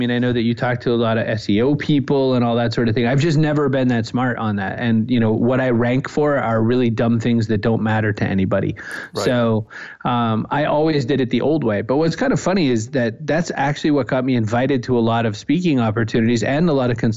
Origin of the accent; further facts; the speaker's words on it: New England, United States; East Coast, New England, work until you're dead kind of guy.